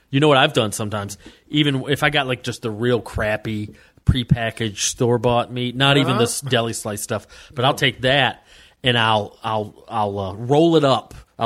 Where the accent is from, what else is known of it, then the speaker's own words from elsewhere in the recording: the South, United States; You know, growing up in the South, like, deli just seems like a more of a Northeast, Midwest type thing.